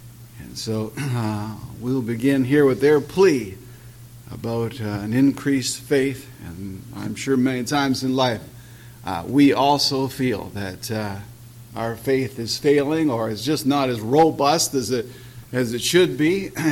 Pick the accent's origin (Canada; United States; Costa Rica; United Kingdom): United Kingdom; Scotland; And being the Scot that I am, I carefully opened each of them.